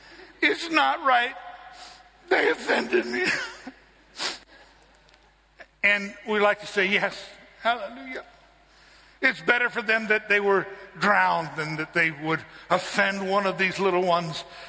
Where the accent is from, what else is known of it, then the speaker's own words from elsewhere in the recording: United States; Now, I'm an American, and so I'm entitled to say that.